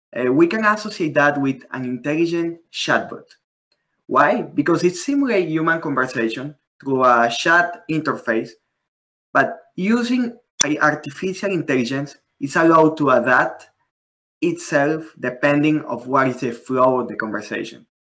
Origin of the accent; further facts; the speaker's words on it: Colombia; now in Canada; I am from Colombia. 9 years ago, I moved, I immigrated with my family here to Canada, to the North Pole. Part of my family is still living in Colombia